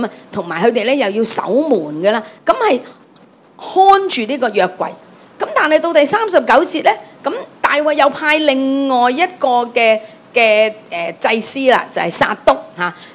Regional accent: Hong Kong; 我们香港人很喜欢去旅行的，很喜欢去玩的，是吧？

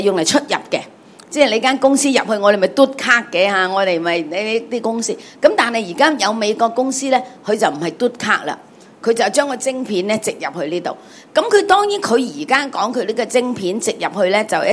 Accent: Hong Kong; 就算我哋香港人都系嘅，我哋翻到国内咧

